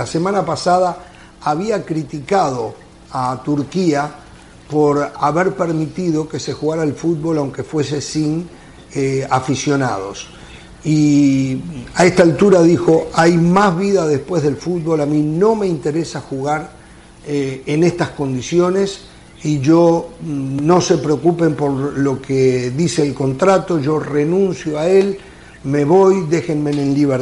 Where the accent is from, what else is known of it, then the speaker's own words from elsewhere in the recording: Uruguay; hoy yo les contaba que en mi país están pensando en esa cancha reanudar el campeonato uruguayo